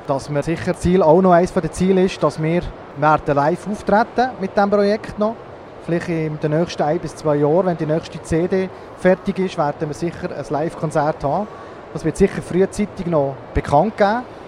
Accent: Oensingen, Solothurn, Switzerland; ich komme aus Önzigen und bin Sänger, Mitkomponist vom Projekt

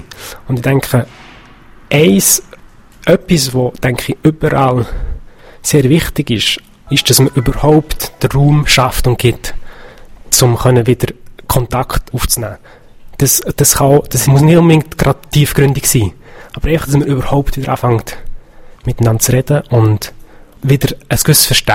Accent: Romandie, Switzerland; Ich bin heute in Romandie aufgewachsen

